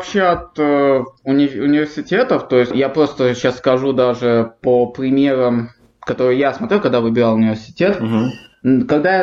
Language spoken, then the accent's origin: Russian; Kharkiv, Kharkiv Oblast, Ukraine; born there; учитывая, что я родился в Харькове.